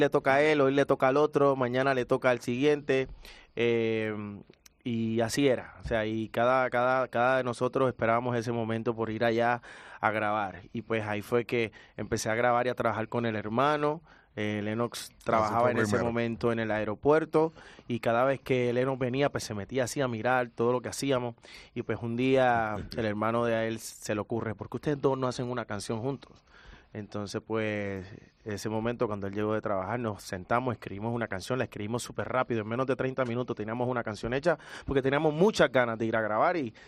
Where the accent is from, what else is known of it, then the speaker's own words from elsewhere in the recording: Puerto Rico; En Puerto Rico somos muy caribeños.